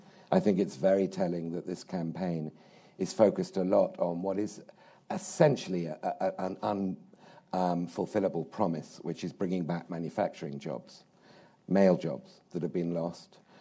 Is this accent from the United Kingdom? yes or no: yes; United Kingdom; as you'll have guessed from my accent, I tend to project a little bit from my own country. And what we saw in Brexit